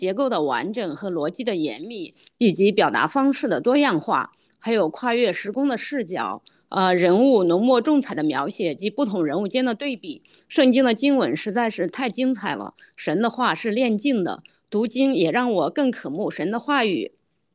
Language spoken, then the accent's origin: Chinese; Maryland, United States; 我来自马里兰信主有20年，